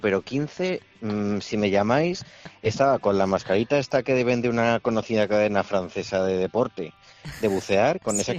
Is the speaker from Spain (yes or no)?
yes; Aragon, Spain; now in Madrid, Spain; yo como ciudadano español que paga impuestos, como aragonés de corazón, madrileño de adopción